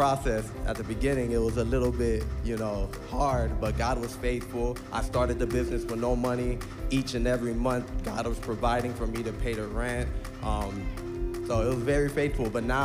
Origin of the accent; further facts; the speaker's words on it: West Palm Beach, Florida, United States; So I'm originally from West Palm Beach